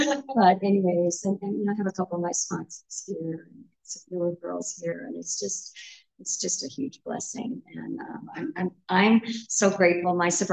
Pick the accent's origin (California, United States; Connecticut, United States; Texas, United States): California, United States; I grew up in California, state of California. I did not grow up in California like we know it. I grew up out in the Mojave Desert. I grew up on a naval base out there.